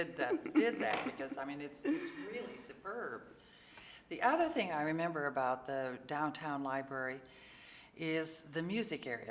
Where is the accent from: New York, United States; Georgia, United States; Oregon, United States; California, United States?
Oregon, United States; Portland; I moved away from my hometown, my home house, all of probably 5 or 6 miles, and currently live just east of I-5, one block off of Lombard, sort of like what I did when I was growing up.